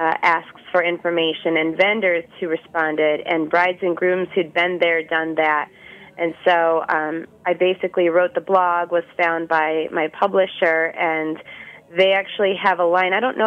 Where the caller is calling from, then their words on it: Cleveland, Ohio, United States; I'm calling in from Cleveland, Ohio, where it's supposed to snow tomorrow.